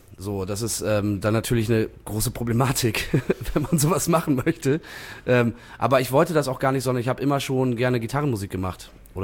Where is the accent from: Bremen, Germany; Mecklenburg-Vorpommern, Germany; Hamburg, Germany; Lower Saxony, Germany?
Bremen, Germany; Nein, das sind drei große Stadtteile, Lesum, Fegesack und Blumenthal. Ich komme aus Blumenthal